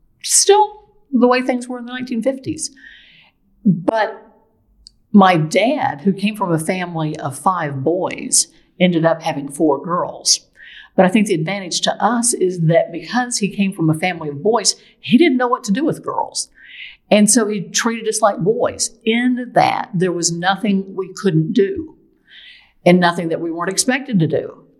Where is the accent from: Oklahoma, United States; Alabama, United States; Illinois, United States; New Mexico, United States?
Oklahoma, United States; Oklahoma City; I was born in Norman, Oklahoma, but primarily grew up in Oklahoma City.